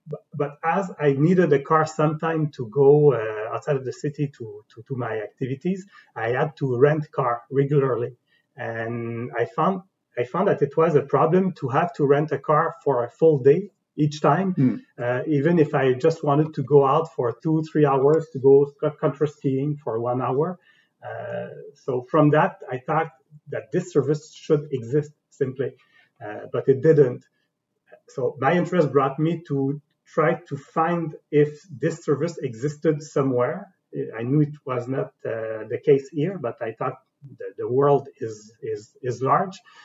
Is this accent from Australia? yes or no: no; Montreal, Quebec, Canada; I grew up in Montreal. So I started the service in Quebec City because I went to study. I went to Laval University to do my master's degree, but I was born in Montreal Nord, and I'm still living in Montreal.